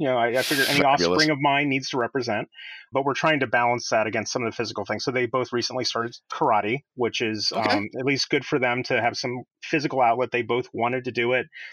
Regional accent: Midwest, United States; We lived outside of Cleveland, Ohio. I grew up in the Midwest.

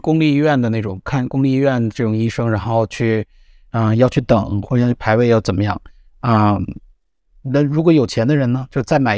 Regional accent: China; 我觉得考试是我们中国人的强项

